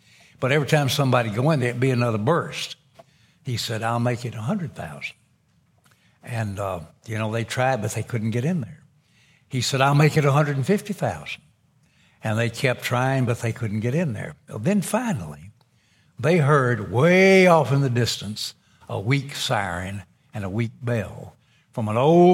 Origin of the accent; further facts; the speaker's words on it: Union City, United States; the first unknown soldier cemetery in America is in my hometown of Union City.